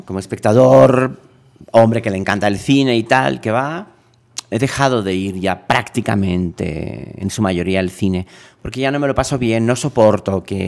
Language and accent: Spanish; Spain; now in Mexico; Yo soy español y mexicano adoptado, ¿no? Aunque nunca me he sentido extranjero